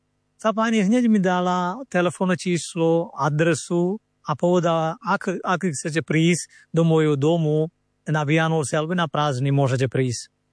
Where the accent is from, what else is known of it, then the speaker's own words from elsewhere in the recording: Kerala, India; Slovak is a second language; now in Slovakia; pochádzam z Indie, Kerala. Ja som misionár, verbista. Už bývam tu nejakých 20 rokov na Slovensku.